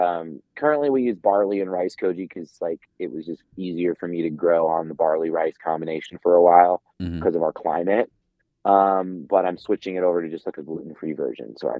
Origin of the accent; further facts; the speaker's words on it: Florida, United States; Cause like even growing up in Florida, it's like we have the vomiters that grow out of our grass down there.